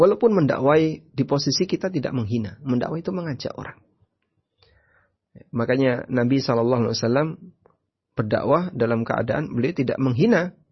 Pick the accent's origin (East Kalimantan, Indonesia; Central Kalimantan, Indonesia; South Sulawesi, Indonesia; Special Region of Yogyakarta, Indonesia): Special Region of Yogyakarta, Indonesia; Yogyakarta; Mas, kamu dari mana? Ya, saya sampaikan, saya dari Jogja.